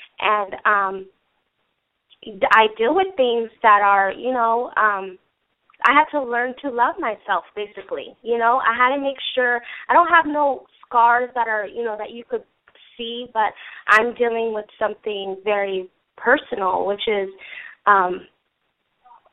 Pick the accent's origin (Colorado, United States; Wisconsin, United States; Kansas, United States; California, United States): California, United States; I'm from the Bay Area, California.